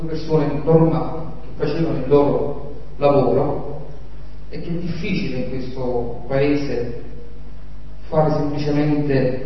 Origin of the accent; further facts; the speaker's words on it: Naples, Campania, Italy; io che vengo da Napoli e lavoro con Libera di Luigi Ciotti